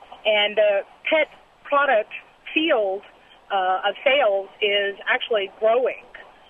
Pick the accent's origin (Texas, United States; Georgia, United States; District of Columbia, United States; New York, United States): Texas, United States; I'm actually from Texas, so I moved back.